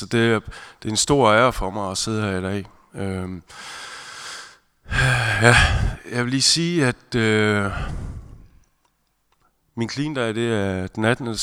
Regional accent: Esbjerg, Region of Southern Denmark, Denmark; jeg er 42 år, og jeg kommer her fra Esbjerg. Jeg har altid boet i Esbjerg, opvokset i Esbjerg. Jeg har fire ældre søskende

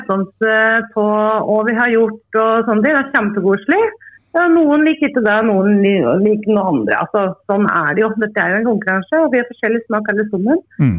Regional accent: Innlandet, Norway; accent: Toten dialect; Nei, det for at vi kommer fra Toten og tvillinger da, sikkert.

